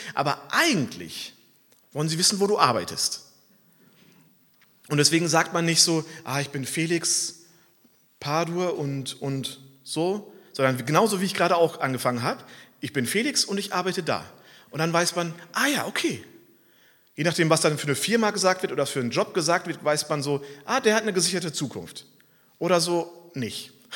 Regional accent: Marburg, Hesse, Germany; ich komme aus Marburg

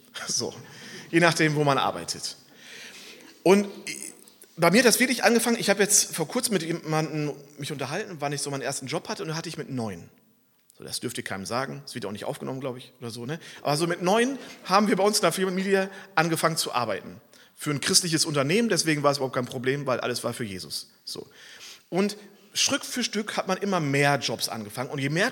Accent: Marburg, Hesse, Germany; ich komme aus Marburg

